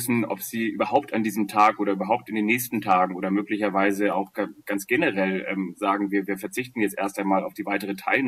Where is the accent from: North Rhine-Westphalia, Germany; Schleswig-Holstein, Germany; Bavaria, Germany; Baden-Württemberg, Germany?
Schleswig-Holstein, Germany; Kiel; Also ich komme ja ursprünglich aus Kiel